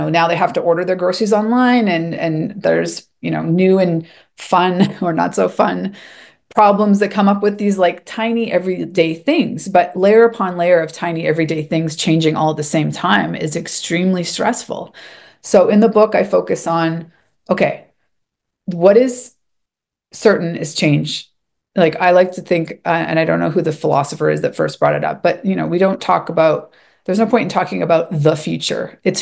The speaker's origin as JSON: {"language": "English", "country": "Canada", "moved": "as an adult", "lives_now": "Mexico", "said": "living in Mexico for 15 years was embracing, like, first there was, as a Canadian who generally doesn't like chaos"}